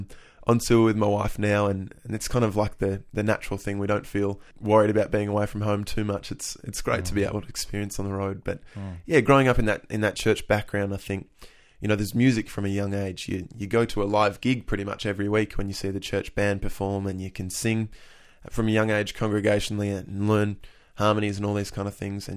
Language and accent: English; Bendigo, Victoria, Australia; as I grew up around Bendigo in Victoria, and eventually moved up to Lismore to study music in composition and songwriting, and moved back down to Victoria